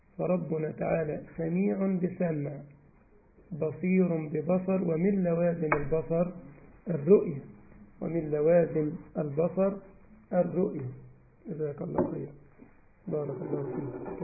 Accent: Egypt; مش نسمع كما يقول عندنا في مصر ودن من طين وودن من عجين

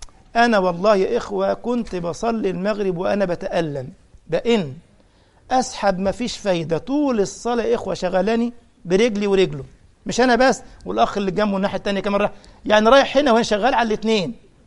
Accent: Cairo Governorate, Egypt; كان عندي اسبوع دعوي في القاهرة عندنا في مصر في منطقة اسمها الويلي

